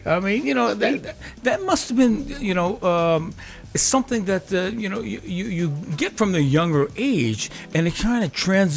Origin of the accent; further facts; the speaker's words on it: Hawaii, United States; I'm from Hawaii. You know, I'm always thinking about Hawaii as soon as the snow hits, you know.